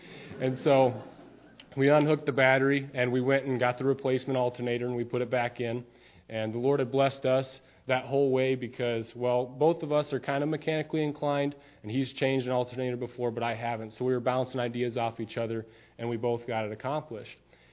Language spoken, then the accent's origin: English; Norfolk, Nebraska, United States; I'm from Norfolk, Nebraska, and I attend the Norfolk Restoration Branch up there.